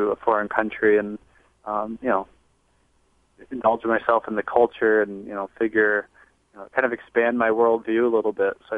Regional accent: Berrien Springs, Michigan, United States; Well, I grew up in Berrien Springs, Michigan. It's in the southwest corner, about 15 minutes from the lakes. It's pretty nice area. We're kind of in the fruit belt area

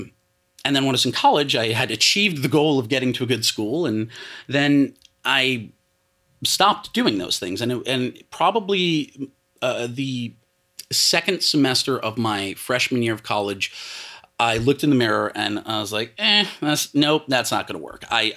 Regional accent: New York, United States; He was from Jersey. I was from Long Island.

